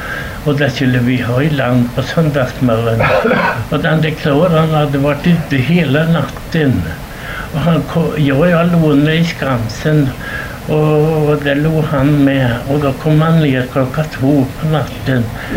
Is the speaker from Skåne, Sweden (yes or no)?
no; Östergötland, Sweden; Jag är ifrån Östergötland.